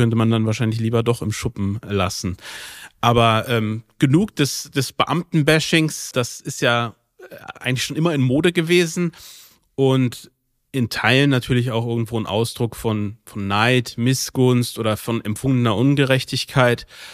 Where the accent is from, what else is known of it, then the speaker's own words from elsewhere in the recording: Germany; wenn wir hier aufgewachsen sind in Deutschland, wir kennen das halt einfach so nicht, ne?